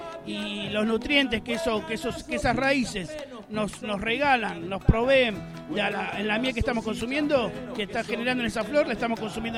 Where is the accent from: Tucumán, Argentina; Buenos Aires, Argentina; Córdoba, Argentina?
Córdoba, Argentina; San Marcos Sierra; soy apicultor de San Marcos Sierra